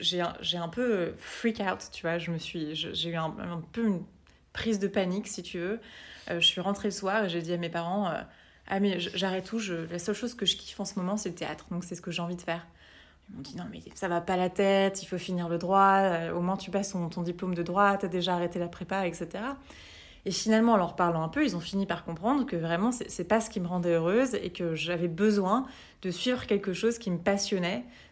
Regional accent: Lyon, Auvergne-Rhône-Alpes, France; j'étais à Lyon à l'époque, donc moi je suis lyonnaise, et donc j'étais à Lyon

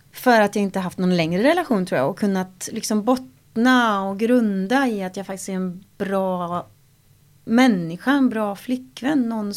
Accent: Gullspång, Västra Götaland County, Sweden; när jag växte upp i Gullspång

